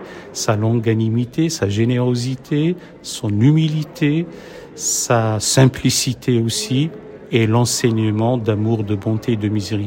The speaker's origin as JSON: {"language": "French", "country": "France", "said": "Chez nous, en France"}